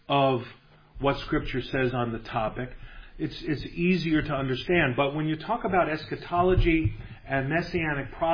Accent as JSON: {"language": "English", "town": "Brooklyn", "region": "New York", "country": "United States", "tie": "born or raised there", "said": "When I was a boy growing up in Brooklyn, it wasn't like these Jews, where there were great prejudices embedded deeply in my heart"}